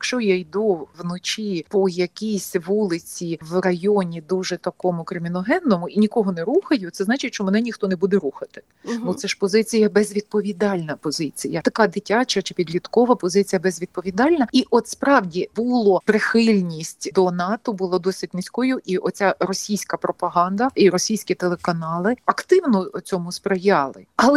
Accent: Lviv, Lviv Oblast, Ukraine; в моєму рідному Львові

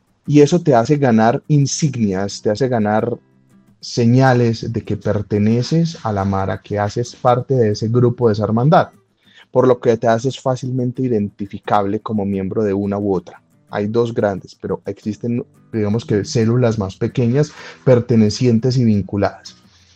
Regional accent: Colombia; Pues aquí todos somos colombianos, pregúntense cuántos inocentes hay en las cárceles de Colombia esperando su juicio

